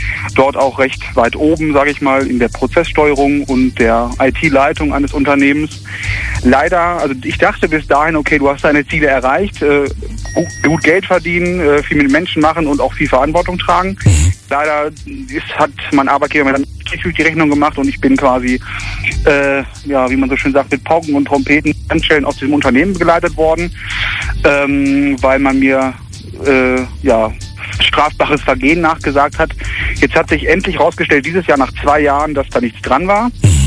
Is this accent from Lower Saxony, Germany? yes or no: yes; Lower Saxony, Germany; ich komme aus der Ecke Hannover und das ist irgendwie so drin, das kann man ja immer sagen.